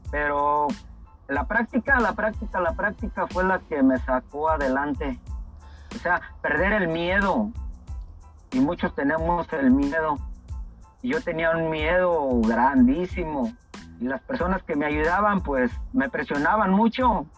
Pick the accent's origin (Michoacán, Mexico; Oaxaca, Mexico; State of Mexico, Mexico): Michoacán, Mexico; Morelia; now in United States; yo soy de Morelia, Michoacán.